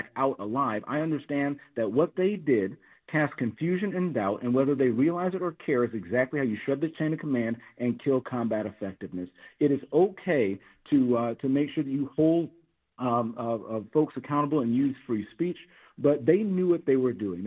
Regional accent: United States; my 8 years of service in the United States military as a down payment on the freedom that I've enjoyed as being an American.

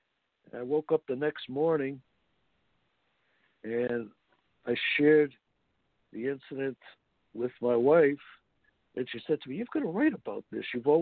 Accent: Woonsocket, Rhode Island, United States; not only Don and Sandra's, but my hometown of Woonsocket, Rhode Island.

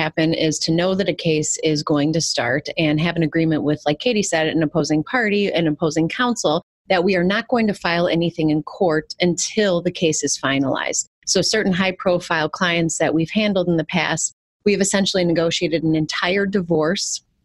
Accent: Illinois, United States; And before that, I grew up outside of Chicago.

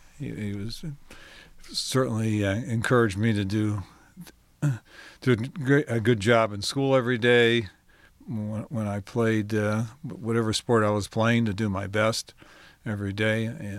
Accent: Detroit, Michigan, United States; So I had a pretty basic, normal life growing up in Detroit.

